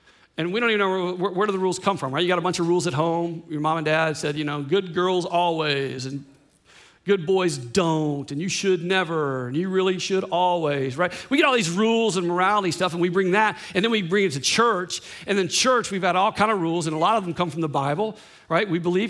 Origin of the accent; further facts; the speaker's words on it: Louisiana, United States; I mean, I grew up in Louisiana, right? Intravenously received shrimp at age one.